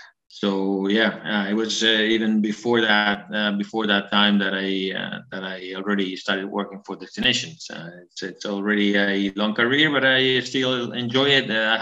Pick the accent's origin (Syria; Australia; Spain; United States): Spain; Bilbao, Basque Country; my hometown here in the Basque Country in Spain, in Bilbao.